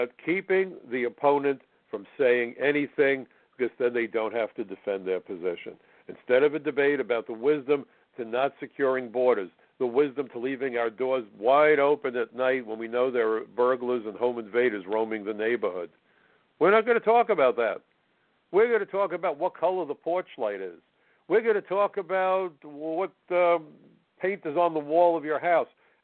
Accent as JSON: {"language": "English", "town": "New York City", "region": "New York", "country": "United States", "tie": "born or raised there", "said": "the liberal mindset that I was taught as a child growing up in New York City a long time ago."}